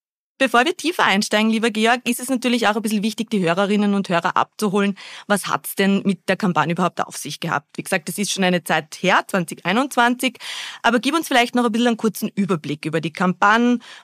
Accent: Linz, Upper Austria, Austria; born or raised there

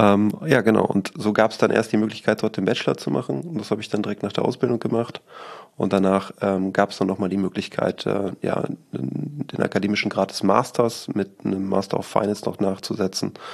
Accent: Rheine, North Rhine-Westphalia, Germany; Also aufgewachsen in Rheine, dann das Abi ganz klassisch gemacht.

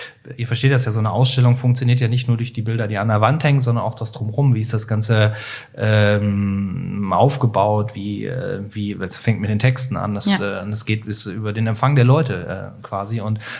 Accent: Cologne, North Rhine-Westphalia, Germany; Das ist in Köln, formal, ich bin Kölner

